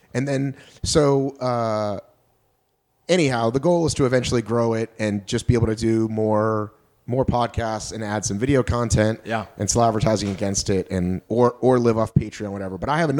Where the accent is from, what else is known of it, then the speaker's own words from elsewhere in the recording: Marietta, Georgia, United States; I grew up in Marietta.